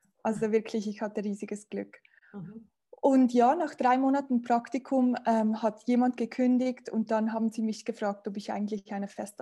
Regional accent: Valais, Switzerland; Also ich bin eigentlich eben aus der Schweiz, komme aus dem Wallis, vielleicht kennt jemand das Wallis, habe Biologie studiert, bin dann eigentlich zurückgekommen, wieder ins Wallis

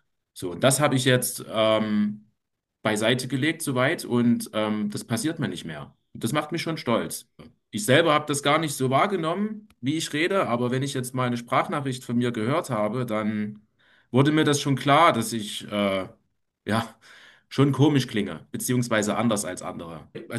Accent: Leipzig, Saxony, Germany; ich bin 33 Jahre alt, ich komme aus Leipzig, bin auch hier geboren

